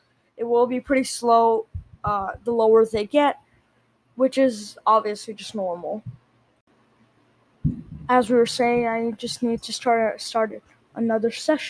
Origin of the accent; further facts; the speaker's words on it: Queens, New York, United States; So in my hometown in Queens, let's see, oh, we can actually see per county.